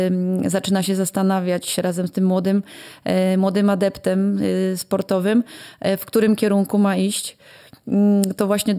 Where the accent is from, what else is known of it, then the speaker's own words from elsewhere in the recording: Karpacz, Lower Silesian Voivodeship, Poland; jestem z gór, może nie z jakichś wysokich, bo z Karkonoszy i Karpacz to jest są to moje rodzinne strony, więc tutaj spędzałam swoje dzieciństwo i swoje dorastanie